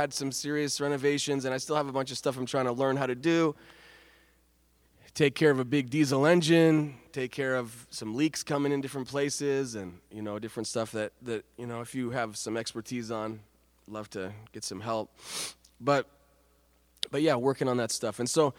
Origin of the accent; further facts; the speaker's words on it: Israel; we came from Israel, and we were living in Be'er Sheva. Be'er Sheva is like kind of a desert.